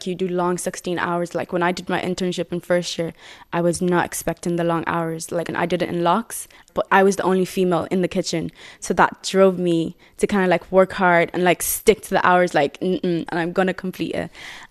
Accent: Nigeria; moved away; So I'm originally from Nigeria, and I moved here when I was younger

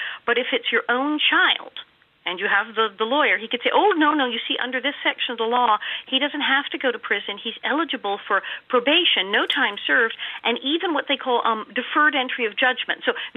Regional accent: Ireland; absolutely we're Irish as can be.

